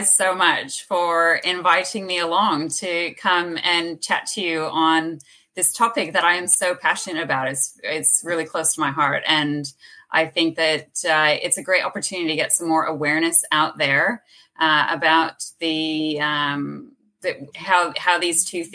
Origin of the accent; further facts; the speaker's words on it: California, United States; moved away as an adult; now in Australia; So I am originally from California. I came out to Australia when I was 24. And I started my life here, fell in love with the Aussie lifestyle and found an opportunity to be able to stay.